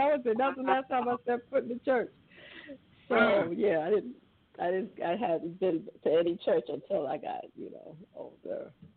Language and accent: English; Harlem, New York, United States; my grandmother was Catholic, but she got really mad at the Catholic Church, because we grew up in Harlem, too, and she was going to Catholic Church on 118th Street.